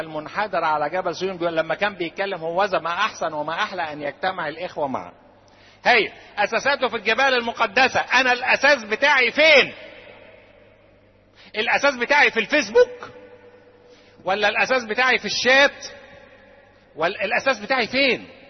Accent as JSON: {"language": "Arabic", "country": "Egypt", "said": "احنا كمصريين لازم نعرفهم، احنا كمصريين لازم نعرفهم"}